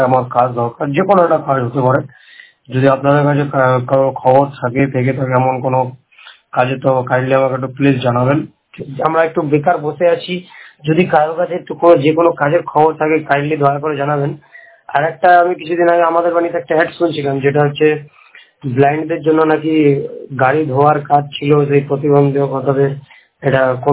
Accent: Kolkata, West Bengal, India; আমার বাড়ি হচ্ছে কলকাতা।

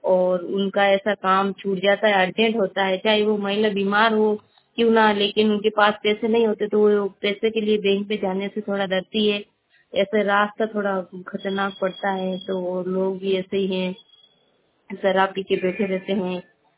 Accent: Bikarlai, Rajasthan, India; मेरा गांव बिकरलई है और मेरा थाना जेतारण लगता है।

